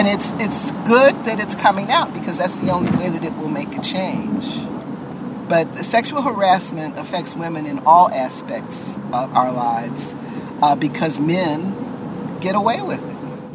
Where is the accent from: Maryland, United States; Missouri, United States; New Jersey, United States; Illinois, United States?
Illinois, United States; Chicago; I grew up in Bronzeville, but I was a teenager back in the 60s